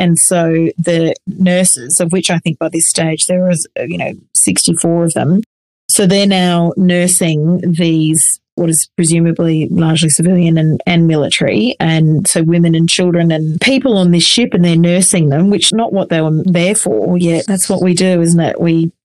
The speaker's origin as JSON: {"language": "English", "country": "Australia", "said": "I can't believe that I, as an Australian registered nurse, I don't know the Vivian Bullwinkle story."}